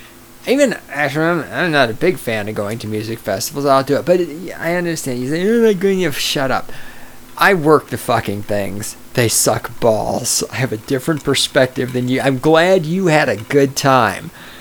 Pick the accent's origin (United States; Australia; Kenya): United States; the South; You just called all Southerners racist. And I'm a Southerner